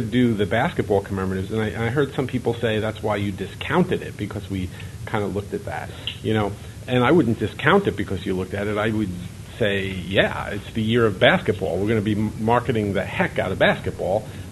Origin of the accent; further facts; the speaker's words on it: New Jersey, United States; And since I'm from New Jersey, I'm protecting New Jersey.